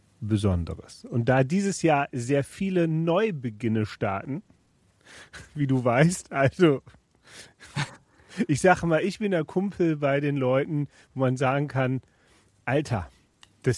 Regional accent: Rhineland, Germany; als Rheinländer

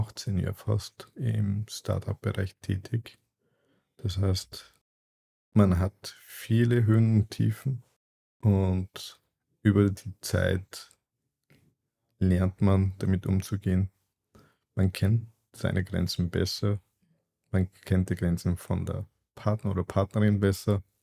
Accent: Salzburg, Austria; born there; Also ich bin in Salzburg geboren, meine Eltern sind aus der Türkei. … ich schaue aus wie ein Türke und bin ein Türke.

